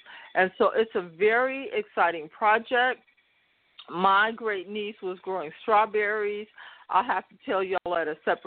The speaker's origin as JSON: {"language": "English", "town": "Fresno", "region": "California", "country": "United States", "tie": "born or raised there", "said": "when I was a girl growing up in Southwest Fresno, like I said, my family has rural roots."}